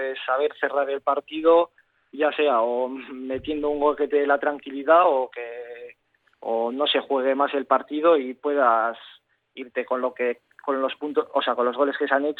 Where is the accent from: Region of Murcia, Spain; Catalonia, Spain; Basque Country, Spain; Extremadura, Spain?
Basque Country, Spain; Gordexola; yo soy de Gordesola